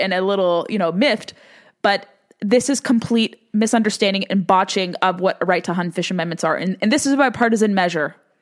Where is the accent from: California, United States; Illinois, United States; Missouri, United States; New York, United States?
California, United States; given the electorate there in my home state.